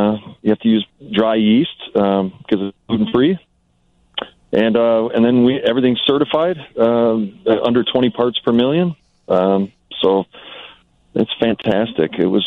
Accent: Kenosha, Wisconsin, United States; So I grew up in Kenosha, which is not too far from Chicago, and I always wanted that really good Italian food.

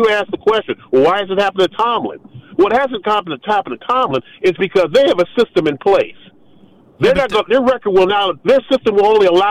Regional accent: Detroit, Michigan, United States; And I'm not even from this area. I'm from Detroit.

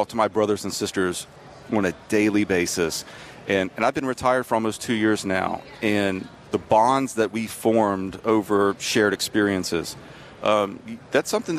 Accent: Alexandria, Louisiana, United States; I grew up practically on England Air Force Base in Alexandria.

